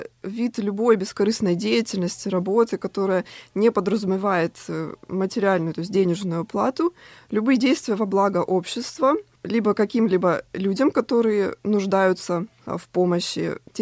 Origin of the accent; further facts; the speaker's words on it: Rostov-on-Don, Rostov Oblast, Russia; На самом деле, в моем родном городе, в Ростове-на-Дону, тоже есть группа энтузиастов